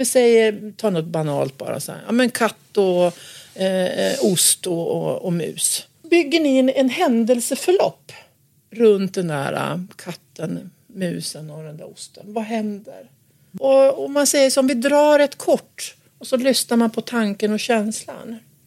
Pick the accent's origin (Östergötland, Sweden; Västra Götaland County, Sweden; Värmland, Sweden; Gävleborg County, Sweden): Gävleborg County, Sweden; När jag växte upp så växte jag upp på en gård ute uppe i Gästrikland.